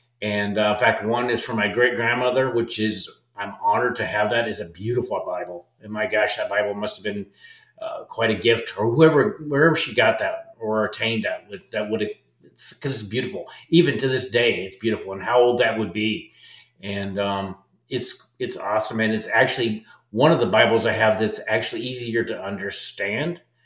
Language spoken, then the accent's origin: English; Nebraska, United States; also born or lived in Colorado; So, I grew up in Nebraska, was born in Colorado, and, I went to school, got good grades